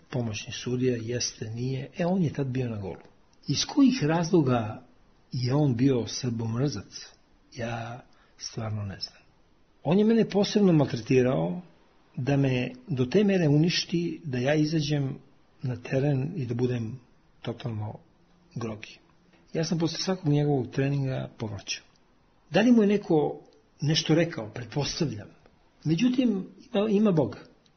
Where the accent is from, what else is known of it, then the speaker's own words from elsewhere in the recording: Serbia; mi smo Srbi